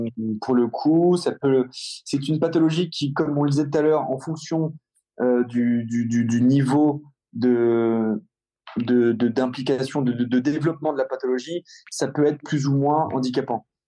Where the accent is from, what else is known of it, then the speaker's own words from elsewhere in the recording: Rouen, Normandy, France; J'assume, je suis normand, je suis rouennais, j'adore ma ville et ma région